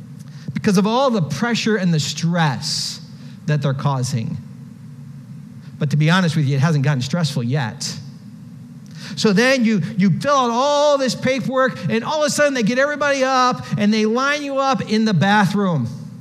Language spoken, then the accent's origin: English; Ohio, United States; We flew into Chicago. I'm from Ohio, right? So everybody from Ohio for Navy boot camp goes to Great Lakes.